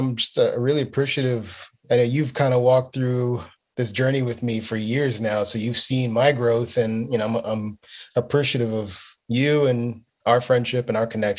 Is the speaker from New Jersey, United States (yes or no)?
no; Miami, Florida, United States; now in Charlotte, United States; So I'm, I was born and raised in Miami, and just got here to Charlotte, North Carolina, back in the summer in June.